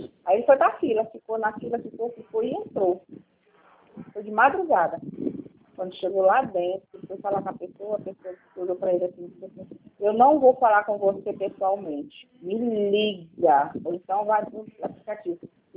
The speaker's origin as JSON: {"language": "Portuguese", "town": "Itumbiara", "region": "Goiás", "country": "Brazil", "said": "Não, eu sou goiana, sou de Itumirara."}